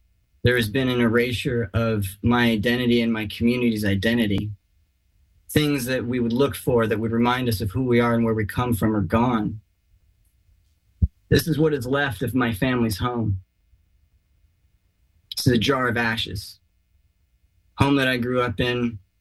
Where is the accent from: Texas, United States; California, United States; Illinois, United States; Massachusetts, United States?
California, United States; Paradise; I grew up in Paradise. My mom grew up in Paradise, a little sleepy mountain town of 28,000 in the foothills of the Sierras.